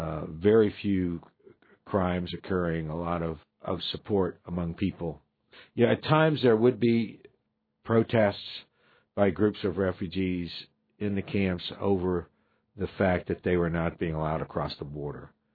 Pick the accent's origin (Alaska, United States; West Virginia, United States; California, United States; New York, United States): Alaska, United States; Haines; I'm from Haines.